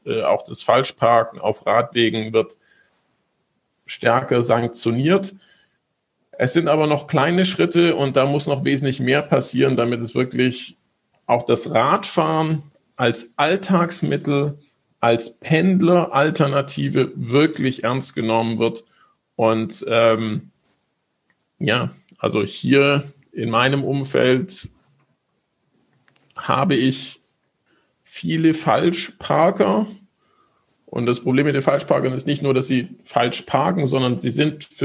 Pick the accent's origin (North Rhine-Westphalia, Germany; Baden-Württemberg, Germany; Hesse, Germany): Baden-Württemberg, Germany; Stuttgart; genauso wie in meiner Heimatstadt, dem VfB Stuttgart